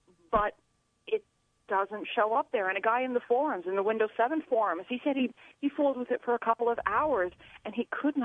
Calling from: Queensbury, New York, United States; Queensbury

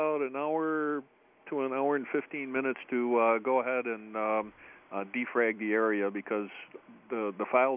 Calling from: Hermitage, New York, United States; Yeah, hi. I'm calling from Hermitage, New York.

